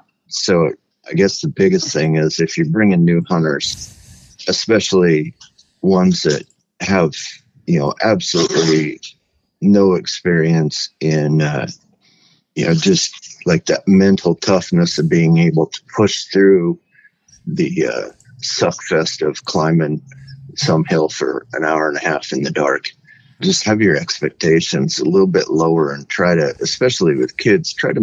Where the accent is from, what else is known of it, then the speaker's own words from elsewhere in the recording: Montana, United States; especially growing up in Western Montana, where it was a little thicker